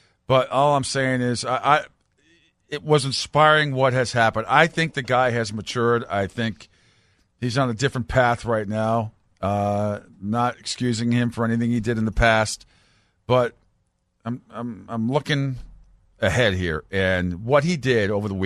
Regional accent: Mississippi, United States; moved away; I grew up in Mississippi and left 7 years ago.

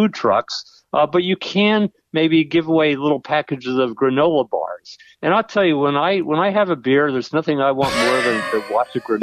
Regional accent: New Jersey, United States; moved away; I grew up in Jersey. I moved away years ago, but I grew up in Jersey

